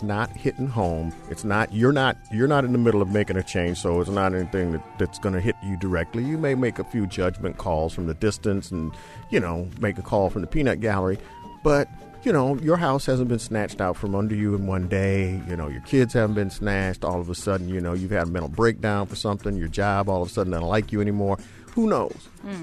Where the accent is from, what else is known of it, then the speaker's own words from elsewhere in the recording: Detroit, Michigan, United States; I'm originally from Detroit, you know, with nothing but cars. And they had a couple biker gangs there.